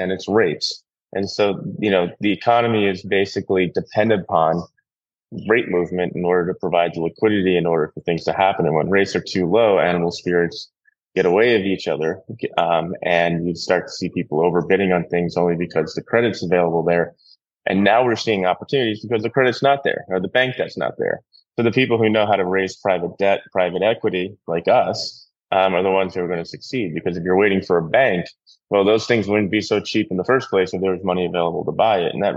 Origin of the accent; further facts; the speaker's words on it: New York, United States; Yeah, I was born and raised in New York, raised out in Eastern Long Island, lived in New York through college and then working on Wall Street.